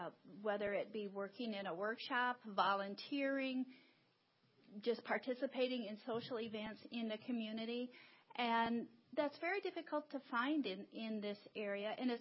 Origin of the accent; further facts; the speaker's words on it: Mahomet, Illinois, United States; I'm from Mahomet.